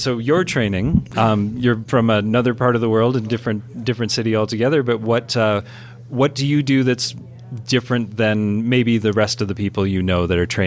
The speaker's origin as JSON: {"language": "English", "country": "Canada", "lives_now": "United States", "said": "Like in North America, like being a Canadian, being here in America, it sometimes."}